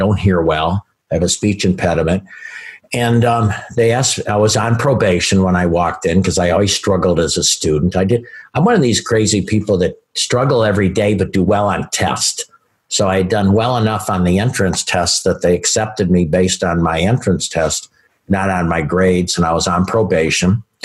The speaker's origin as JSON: {"language": "English", "town": "Chicago", "region": "Illinois", "country": "United States", "tie": "born or raised there", "moved": "yes", "lives_now": "Pensacola, United States", "said": "I grew up outside Chicago. I went to a very integrated school. I never went to a school that wasn't integrated. I didn't know segregation until I came to Pensacola, I think, sometimes."}